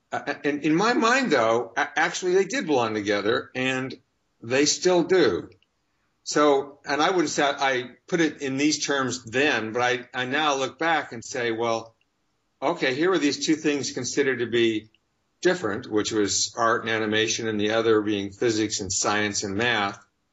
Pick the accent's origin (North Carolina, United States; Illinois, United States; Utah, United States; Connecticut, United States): Utah, United States; Well, I grew up in Utah, and it was actually a wonderful time during the 50s.